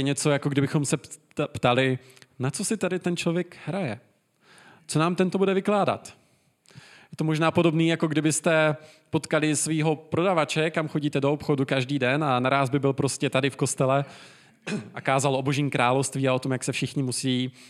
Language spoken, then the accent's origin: Czech; Šumperk, Olomouc Region, Czechia; Asi jako kdybych já možná šel do Šumperka, odkud pocházím